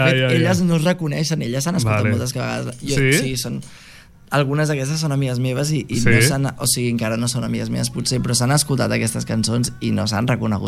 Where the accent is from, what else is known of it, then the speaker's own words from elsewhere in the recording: Sabadell, Catalonia, Spain; Jo soc de Sabadell.